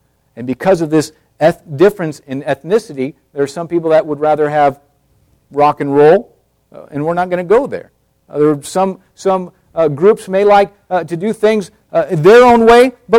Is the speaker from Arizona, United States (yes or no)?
yes; Tucson, Arizona, United States; I wasn't raised around black people. I grew up in Tucson.